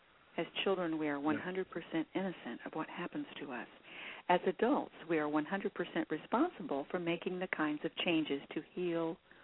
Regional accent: the South, United States; I was brought up in the South. I really understand that.

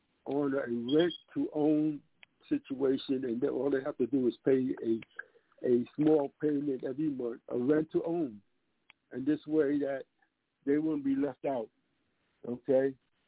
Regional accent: New York City, New York, United States; right now in Harlem, which that's where I'm from. I'm from East Harlem.

